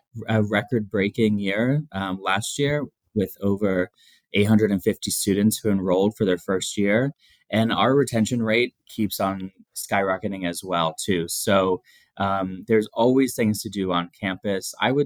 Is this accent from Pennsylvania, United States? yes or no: yes; Pennsylvania, United States; I'm from Pennsylvania. So when I came from Pennsylvania, I was like a big fish in a small pond.